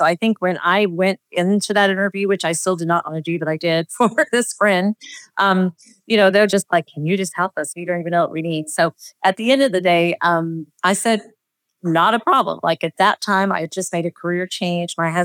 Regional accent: New Mexico, United States; And I'm telling her I'm from New Mexico.

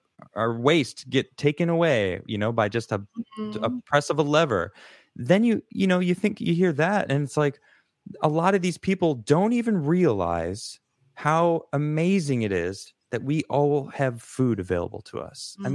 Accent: United States; I think I'm using the term we, because, you know, I'm an American. I live in this society

